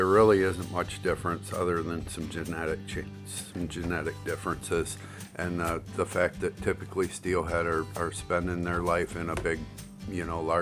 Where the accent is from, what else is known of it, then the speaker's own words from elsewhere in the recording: Monroeville, Ohio, United States; So I grew up in Monroeville, Ohio, so only about a half an hour south of here.